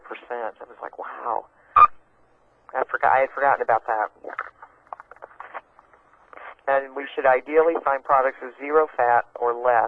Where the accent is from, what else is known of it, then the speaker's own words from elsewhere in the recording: Texas, United States; accent: Southern drawl; Well, I'm from the South, from Texas, so every now and then, my